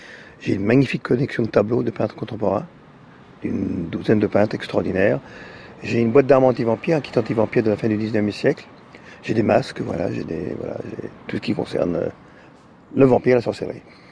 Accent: Canada; Et je suis né au Canada, de parents français.

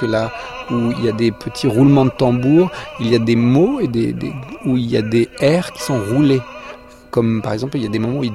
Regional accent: Albania; les mariages dans mon pays d'origine, qui est l'Albanie, sont conçus comme un rituel de rapt

